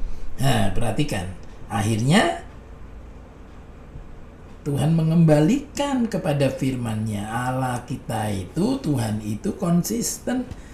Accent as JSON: {"language": "Indonesian", "region": "East Java", "country": "Indonesia", "tie": "born there", "said": "Lalu saya ini lahir di Pulau Madura, ya."}